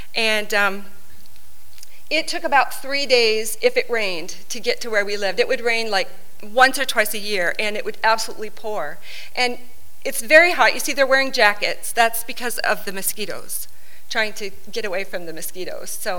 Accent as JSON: {"language": "English", "country": "Philippines", "tie": "born or raised there", "also_born_or_lived": "United States / South America", "said": "I was born in California, raised in the Philippine Islands, and then I spent the next 25 years in South America."}